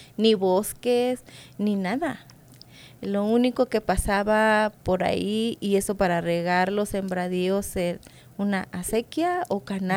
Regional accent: Ejido, Coahuila, Mexico; born there; Yo nací en un lugar muy pequeñito, se llama Ejido, Nuevo León, Coahuila, México.

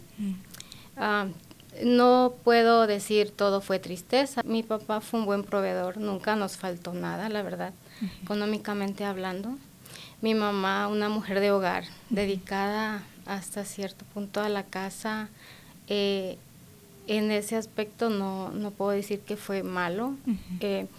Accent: Tabasco, Mexico; now in Colorado, United States; Soy de un pueblo muy pequeño de Tabasco, México. Ajá. Totalmente al

